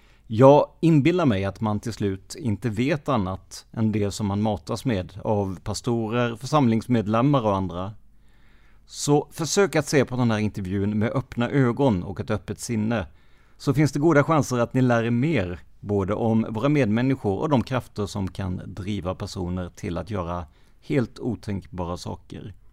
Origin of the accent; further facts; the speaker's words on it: Rödeby, Blekinge, Sweden; Jag är uppväxt i Rödeby, en ort som blev känd i media när en mobbad tonåringspappa sköt ihjäl en av sonens mobbare och skadade en annan allvarligt.